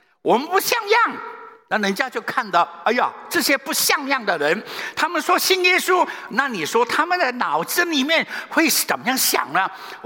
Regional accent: Vietnam; accent: Nanyang; also born or lived in Hong Kong; now in Sydney, Australia; 我是越南华侨，所以你听我的腔调呢，有一些怪怪的，就是南洋的腔调。然后我们在1974年有机会，上帝就把我们带到香港去。

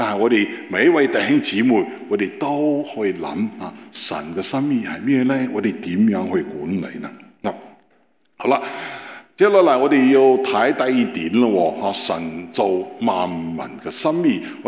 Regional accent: Beijing, China; Cantonese is a second language; 咁我系北京人，我哋两个咧就真系有唔同嘅文化啦。咁我要学佢讲广东话，佢要学我讲普通话。

